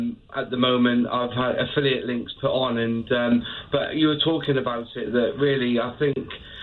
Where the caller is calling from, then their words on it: Devon, South West England, United Kingdom; I'm calling from Devon